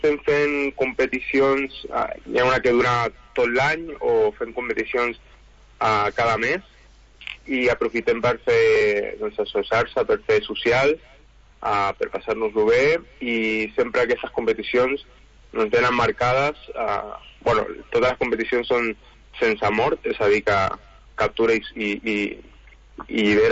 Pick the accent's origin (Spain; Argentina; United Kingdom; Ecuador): Spain; Lloret de Mar, Catalonia; jo, per exemple, jo soc de Lloret de Mar i sempre surto de Canyelles.